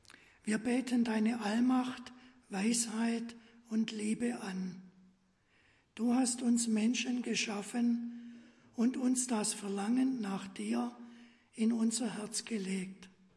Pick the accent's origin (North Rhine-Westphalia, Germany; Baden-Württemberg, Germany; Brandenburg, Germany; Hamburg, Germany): Baden-Württemberg, Germany; Oberiflingen; Ich stamme aus Oberriflinge.